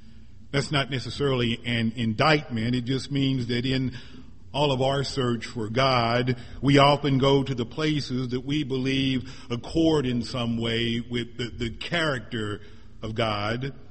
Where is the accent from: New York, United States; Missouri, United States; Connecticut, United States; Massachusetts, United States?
Missouri, United States; Not long after that, I was back in my home state of Missouri and went to Kansas City in the Kemper Arena.